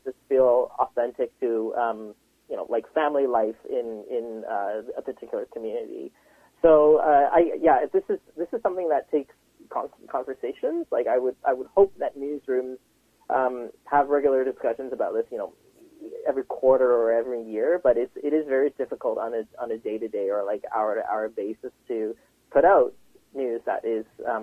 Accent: Vancouver, British Columbia, Canada; growing up in Vancouver, I was just really happy whenever there was a person of color who was in the news.

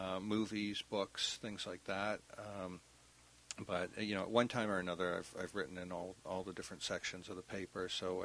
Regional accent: United States; I can talk to people, and you know, they don't realize I'm American.

